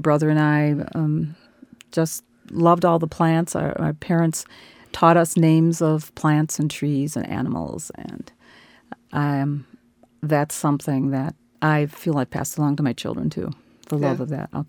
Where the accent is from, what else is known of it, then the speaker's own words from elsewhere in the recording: Pewaukee, Wisconsin, United States; also born or lived in Milwaukee; Yes, I was born in Milwaukee, but after World War II, my father was a vet. After World War II, we moved to Pewaukee and lived in the country for 5 years, and it was a wonderful experience.